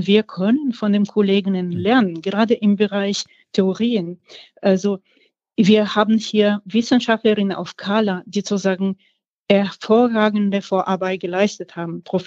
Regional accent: Berlin, Germany; ich komme aus Berlin

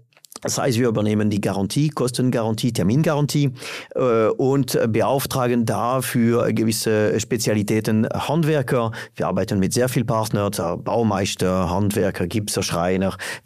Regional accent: France; German is a second language; mein Akzent redet für mich. Oder? Mein Hintergrund ist Frankreich und was klar ist, alles in Paris zentral entschieden.

